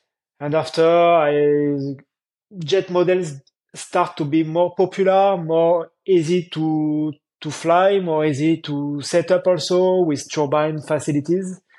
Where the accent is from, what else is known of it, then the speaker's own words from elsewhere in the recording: France; English is a second language; I'm from France. I am 37 years old.